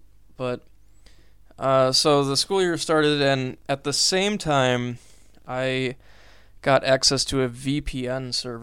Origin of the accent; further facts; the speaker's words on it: Wisconsin, United States; know, like Milwaukee, basically, in Wisconsin, or Chicago. So Chicago's like a 3-hour drive away from my hometown.